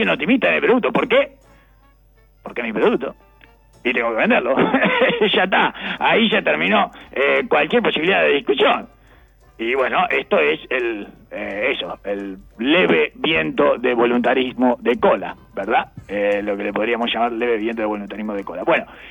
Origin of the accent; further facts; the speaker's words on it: Uruguay; Yo me crié acá en la Suiza del Sur, digamos, ¿no?